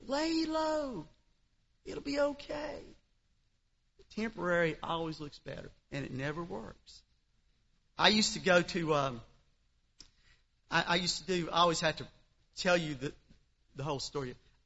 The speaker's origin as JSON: {"language": "English", "region": "the South", "country": "United States", "tie": "born or raised there", "said": "as we grew up saying in the South, the chickens always come home to roost."}